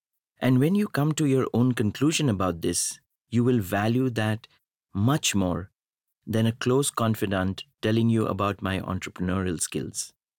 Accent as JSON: {"language": "English", "town": "Shillong", "region": "Meghalaya", "country": "India", "tie": "born there", "said": "I was born in Shillong, in the northeast of the country, to a middle-class family."}